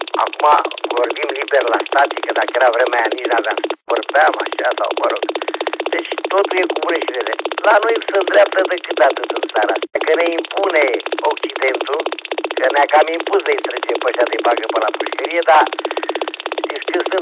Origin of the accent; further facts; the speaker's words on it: Teleorman, Romania; now in Bragadiru, Romania; eu să știți că sunt tot la țară, pentru că sunt din Telorma, dar din anul 70, 1970, sunt cam prin București. Acum sunt lângă București, să știți, la Bragadin, undeva lângă București.